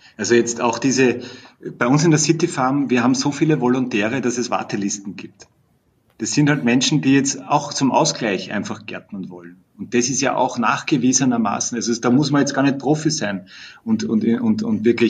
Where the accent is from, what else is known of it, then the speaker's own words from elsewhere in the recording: Austria; Da gibt es das ländliche Fortbildungsinstitut bei uns in Österreich